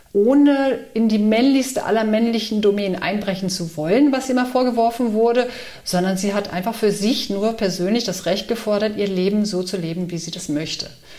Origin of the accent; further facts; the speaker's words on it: Brunsbüttel, Schleswig-Holstein, Germany; born there; komme gebürtig aus Norddeutschland, bin in Brunsbüttel geboren.